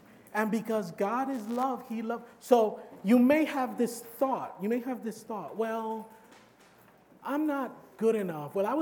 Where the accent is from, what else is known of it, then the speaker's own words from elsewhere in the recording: New York City, New York, United States; I'm from New York City, and I happen to have a little patch of grass in my house.